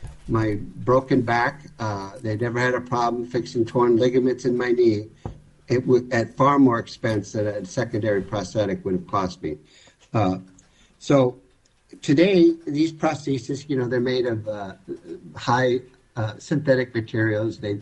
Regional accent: Green Bay, Wisconsin, United States; because I grew up in Green Bay, Wisconsin, and I had dreams of being a place kicker for the Green Bay Packers someday.

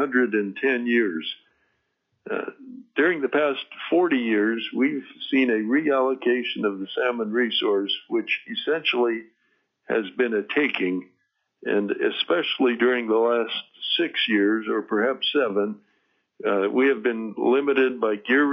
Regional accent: Ninilchik, Alaska, United States; I was raised in Nanilchik and have participated in the set net fishery since statehood.

